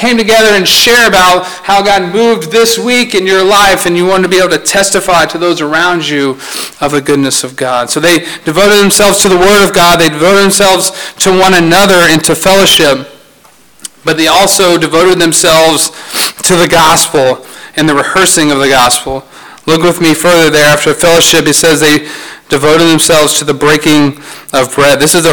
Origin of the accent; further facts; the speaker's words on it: Louisiana, United States; We're from Louisiana, deep south. This is, we consider North Carolina south, but not deep south, right? You start going further south, right? So deep south, and I remember growing up, and we would have these fellowships, and it was always potluck.